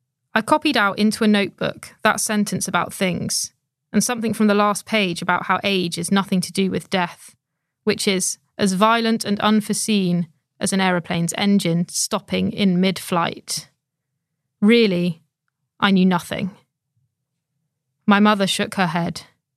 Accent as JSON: {"language": "English", "town": "Inverness", "region": "Scotland", "country": "United Kingdom", "tie": "born or raised there", "said": "I was in a bookshop in my hometown, Inverness, in the Highlands of Scotland"}